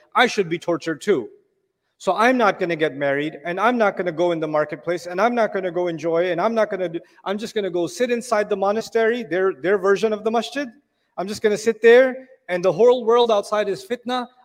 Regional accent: Pakistan; Like, I come from Pakistan. My origin is Pakistan.

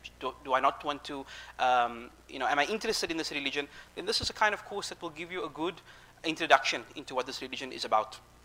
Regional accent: Cape Town, Western Cape, South Africa; I'm from Cape Town.

